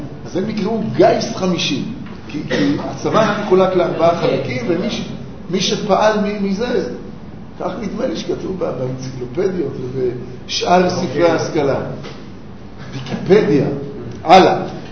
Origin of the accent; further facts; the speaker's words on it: Tel Aviv, Tel Aviv District, Israel; אנחנו גדלנו בתל אביב